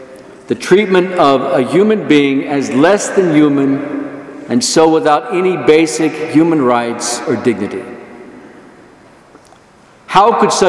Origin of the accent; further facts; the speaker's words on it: San Antonio, Texas, United States; moved away as an adult; now in Virginia, United States; the Battle of the Alamo in San Antonio, my hometown, and the great histories, the great heroes of the war. James Bowie, William Travis, Davy Crockett, and Sam Houston. As you can see, I am a proud Texan.